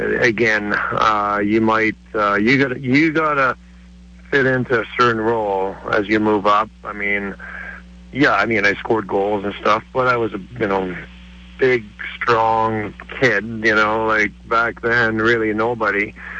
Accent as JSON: {"language": "English", "town": "Montreal", "region": "Quebec", "country": "Canada", "tie": "born or raised there", "said": "it was happened to be in my hometown from Montreal"}